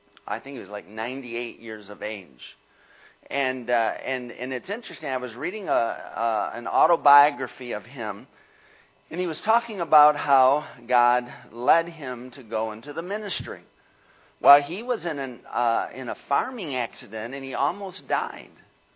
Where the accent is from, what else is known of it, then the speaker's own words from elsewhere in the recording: Michigan, United States; Well, I'm from Michigan.